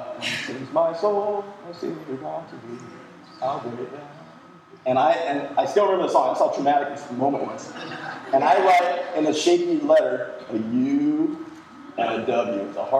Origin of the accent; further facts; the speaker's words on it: Washington, United States; And just like any kid growing up in Washington, there's one thing that every kid wants, and that's to go to the University of Washington.